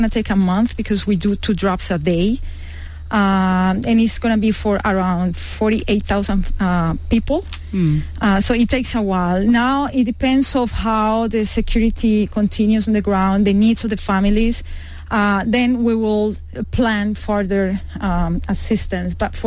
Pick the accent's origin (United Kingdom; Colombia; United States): Colombia; You know, I'm from Colombia.